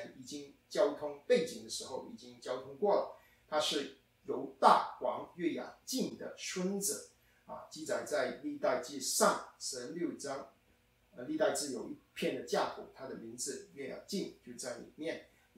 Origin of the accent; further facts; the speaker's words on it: China; 我们中国人我们不一定能够连上去